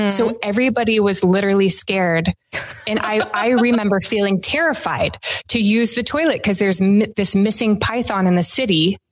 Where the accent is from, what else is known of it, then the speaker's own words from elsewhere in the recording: California, United States; I grew up in Northern California.